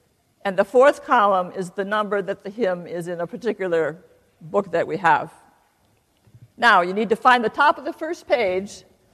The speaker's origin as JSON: {"language": "English", "town": "Farmington", "region": "Michigan", "country": "United States", "said": "In the traditional sense, I can say that I'm a Michigander. I was born in Michigan. In fact, I was born in Farmington."}